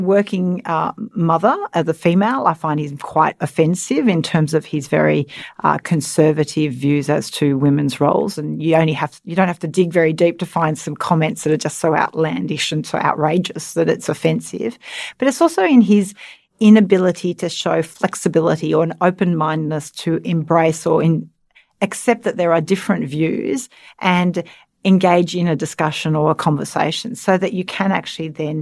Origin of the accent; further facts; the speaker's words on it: Manly, New South Wales, Australia; And then came back to Manly for high school, went to Queenwood in Balmoral